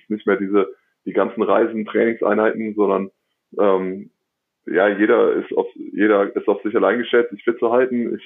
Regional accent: Cologne, North Rhine-Westphalia, Germany; Ich bin ein Kölner

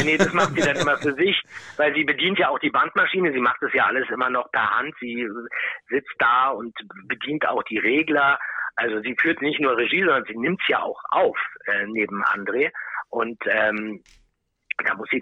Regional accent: Berlin, Germany; Olli kommt aus Berlin, ich komme auch aus Berlin.

